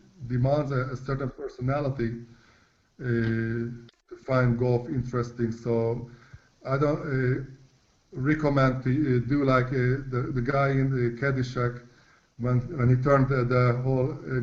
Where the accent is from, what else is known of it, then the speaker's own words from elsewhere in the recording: Hungary; born there; English is a second language; I'm really sad that I was born in Hungary and not in the States.